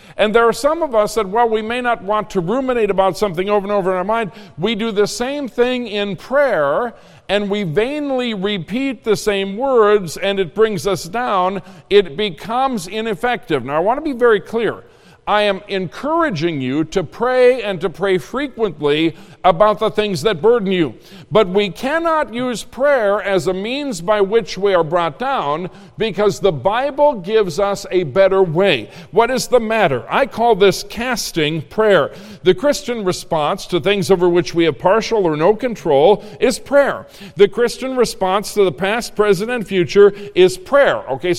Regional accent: Minnesota, United States; So I grew up in Minnesota where all teenagers know how to swim. Not true of Indiana.

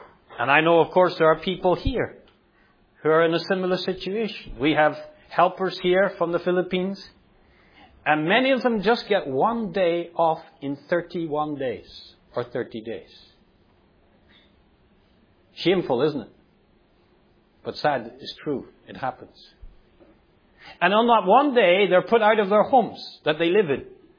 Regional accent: Northern Ireland, United Kingdom; As I said earlier, I grew up in Northern Ireland.

